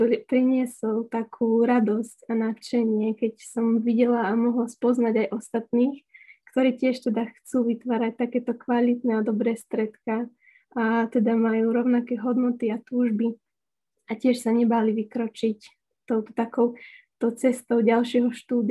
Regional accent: Trenčín, Trenčín Region, Slovakia; ja som z Trenčína, z farnosti Orechové

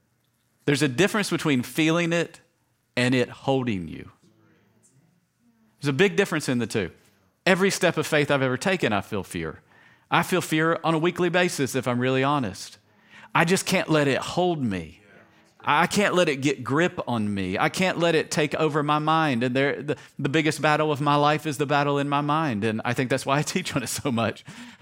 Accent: Tennessee, United States; I'm from Tennessee, guys.

